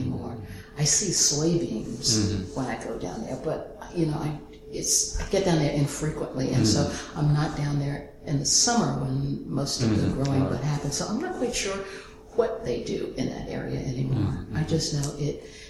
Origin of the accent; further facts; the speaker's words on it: Troy, United States; Growing up in Troy, which was a little more populated, but the population of the town probably maybe 3,500 people or maybe a little more than that.